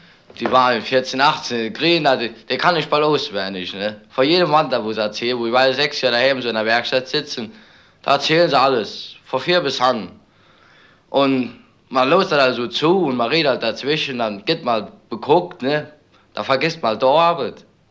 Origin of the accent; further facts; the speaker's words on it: North Rhine-Westphalia, Germany; born there; Ich bin ja am Ruhr geboren. Mein Vater ist Schuster. Und ich habe noch einen Zwillingsbruder.